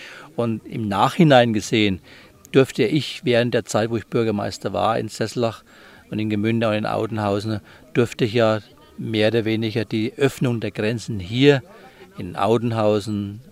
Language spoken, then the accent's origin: German; Ummerstadt, Thuringia, Germany; Ich durfte nach Ummerstadt, wo ich nur aus der Ferne immer gesehen habe. Und jetzt durfte ich hin und das ist ja meine Heimat.